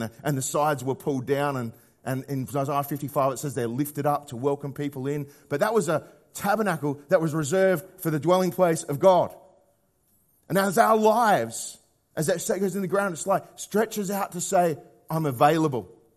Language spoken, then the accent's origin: English; Australia; Sorry, I'm Australian.